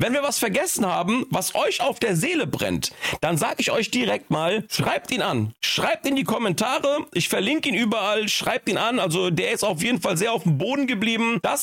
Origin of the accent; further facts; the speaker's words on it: Frankfurt, Hesse, Germany; now in Leer, Germany; ich komme ja auch aus Frankfurt ursprünglich, wohne ja jetzt im Norden in Leer.